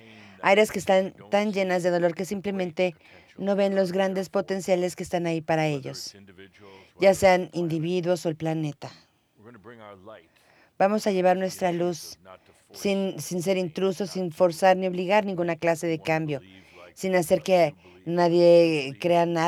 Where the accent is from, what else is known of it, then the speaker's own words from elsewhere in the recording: Wisconsin, United States; Sí, nosotros somos de Wisconsin, así que lo sabemos.